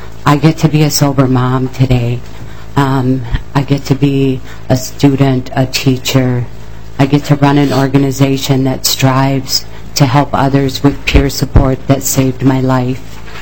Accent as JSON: {"language": "English", "town": "Rochester", "region": "Minnesota", "country": "United States", "said": "I'm from Rochester, Minnesota."}